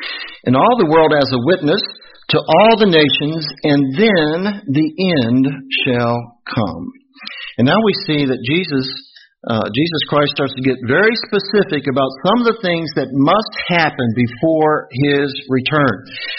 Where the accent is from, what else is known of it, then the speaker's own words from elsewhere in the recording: Kentucky, United States; So I tell them I'm from Kentucky.